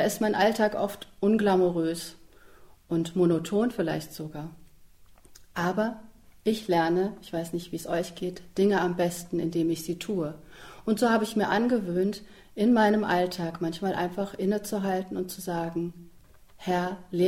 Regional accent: Kassel, Hesse, Germany; Ich habe damals in Kassel gelebt. Kassel ist meine Geburtsstadt, mein Heimatort.

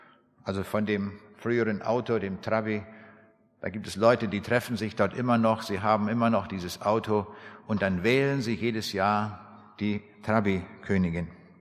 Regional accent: Braunschweig, Lower Saxony, Germany; Ich komme aus der Stadt Braunschweig

